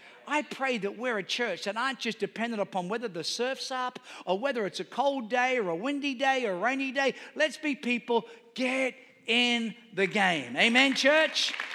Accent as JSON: {"language": "English", "region": "New York", "country": "United States", "tie": "born there", "said": "I was born in New York. Forgive me."}